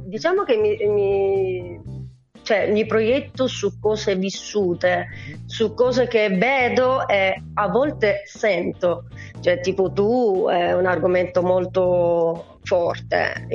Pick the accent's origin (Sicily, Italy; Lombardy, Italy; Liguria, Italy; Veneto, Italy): Sicily, Italy; Catania; now in Reggio Emilia, Italy; Io sono siciliana di Catania, però vivo al nord Reggio Emilia.